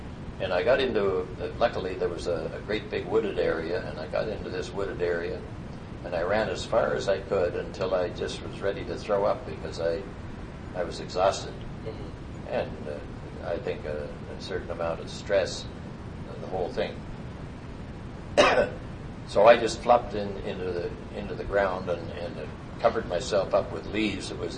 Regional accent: Canada; And I said, "I'm a Canadian." And I explained that I'd been shot down.

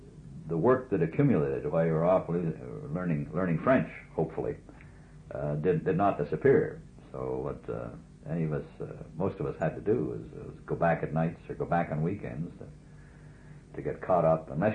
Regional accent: Wales, United Kingdom; I was a unilingual Englishman who or English speaking, I'm a Welshman, really.

